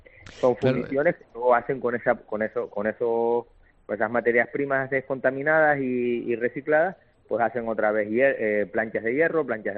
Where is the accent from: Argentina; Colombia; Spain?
Spain; Canary Islands